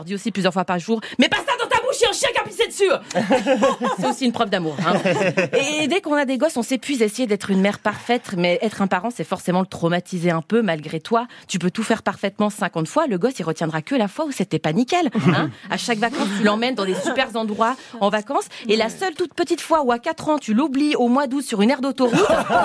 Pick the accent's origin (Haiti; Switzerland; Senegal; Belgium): Switzerland; elle est belge, je suis suisse.